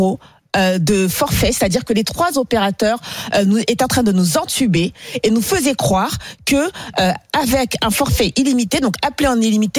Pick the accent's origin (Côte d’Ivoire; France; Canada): Côte d’Ivoire; comme on dit chez moi en Côte d'Ivoire.